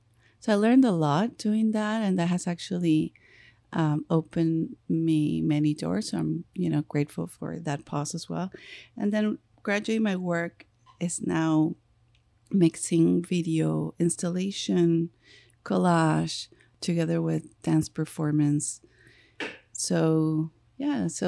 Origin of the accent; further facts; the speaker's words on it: Lima, Peru; moved away as an adult; now in United States; I was born and raised in Lima, in the capital city. Sorry. My mother is from the Andes, from Cusco. My father is from the northern part of Peru. But so I grew up there and moved to the States at the age of 18